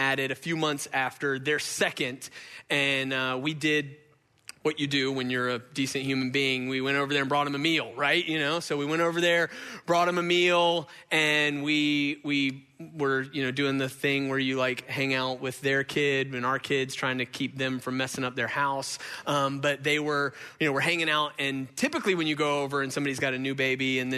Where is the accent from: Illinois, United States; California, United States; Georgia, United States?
Georgia, United States; I grew up in Gwinnett. I screwed up in Gwinnett. I got saved in Gwinnett